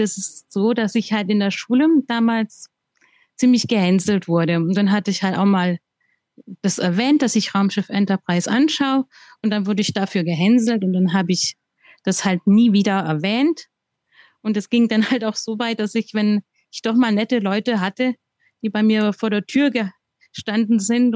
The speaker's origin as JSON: {"language": "German", "town": "Hilzingen", "region": "Baden-Württemberg", "country": "Germany", "said": "Ich komme aus Baden-Württemberg, aus Hilzingen. Das ist so ein kleiner Ort im Landkreis Konstanz."}